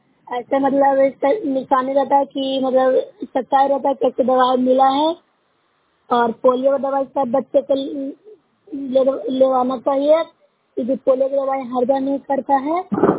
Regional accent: Bihar, India

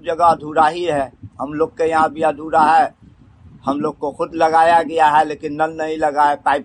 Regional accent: Sakri, Bihar, India

